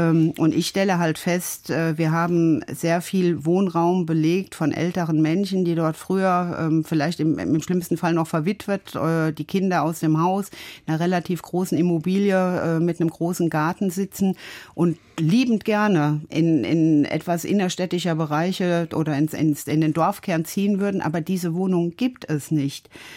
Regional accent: Rhineland-Palatinate, Germany; Ich komme selber aus dem Westerwald, also nicht weit weg von Koblenz

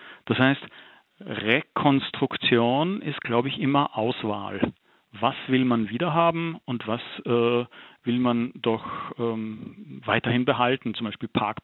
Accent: Austria; now in Switzerland; Ich bin ein Österreicher, der in der Schweiz lebt.

